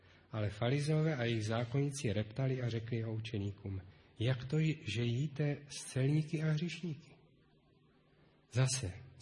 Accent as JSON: {"language": "Czech", "town": "Opava", "region": "Moravian-Silesian Region", "country": "Czechia", "tie": "born or raised there", "lives_now": "Olomouc, Czech Republic", "said": "Já když jsem chodil jako dítě v Opavě do zhromáždění, do opavského sboru"}